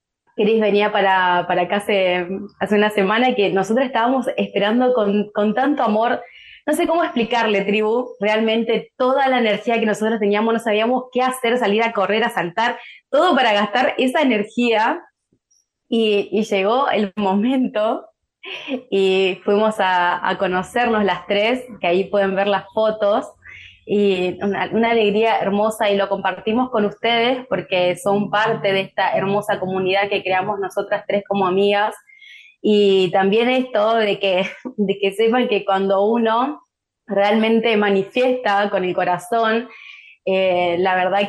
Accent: Chaco, Argentina; now in Córdoba, Argentina; Hace 3 meses que yo vine desde el Chaco y estoy ahora en Córdoba

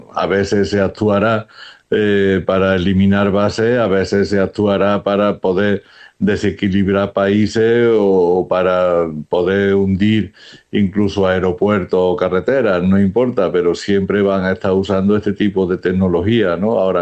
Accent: South, Spain; España es una tierra de calor, es una tierra caliente y sobre todo el sur, que es de donde yo soy, ¿no?

